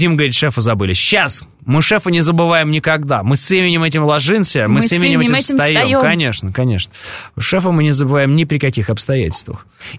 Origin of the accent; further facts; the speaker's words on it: Moscow, Russia; я просто парень из Перова.